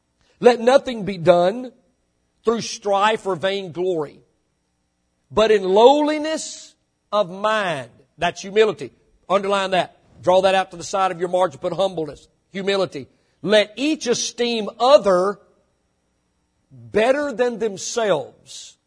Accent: Mississippi, United States; I was born and raised in Mississippi. I'm not very smart

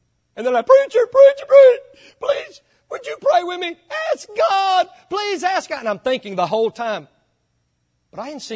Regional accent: United States; I'm an American. That's what I am.

